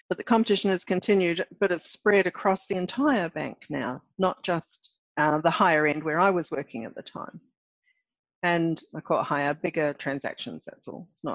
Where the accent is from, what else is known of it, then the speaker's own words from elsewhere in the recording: Australia; Well, can I say my experience as Australian?